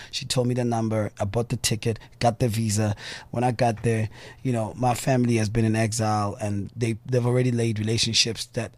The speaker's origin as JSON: {"language": "English", "country": "South Africa", "said": "I'm from South Africa."}